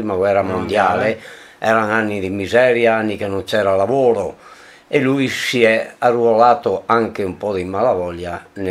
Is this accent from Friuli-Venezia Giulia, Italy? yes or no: no; Malles Venosta, Trentino-Alto Adige, Italy; born there; mio padre è stato trasferito in Alto Adige per punizione. Io sono nato a Males Venosta.